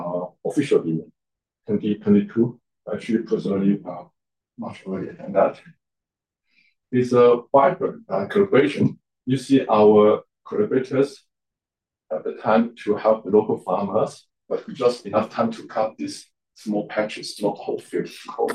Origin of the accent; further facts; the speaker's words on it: Guangdong, China; English is a second language; And this is my hometown. So this whole area is the so-called Guangdong Hong Kong Macau Greater Bay Area